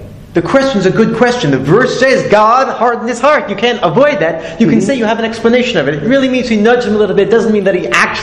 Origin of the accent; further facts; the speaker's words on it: Israel; moved away as an adult; now in United States; when I came to America from Israel … That's what I've been called in Israel.